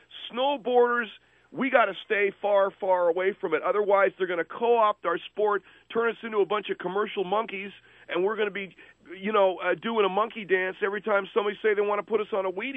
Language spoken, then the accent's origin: English; California, United States; What are you talking about? Afghanistan? I come from California.